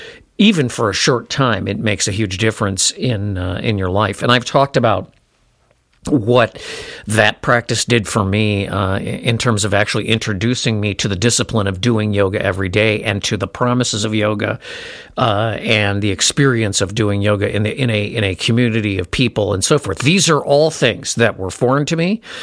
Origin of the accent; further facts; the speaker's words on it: Minnesota, United States; So I was acclimated, and I'm from Minnesota, so I was completely acclimated in the winter months to this cold weather.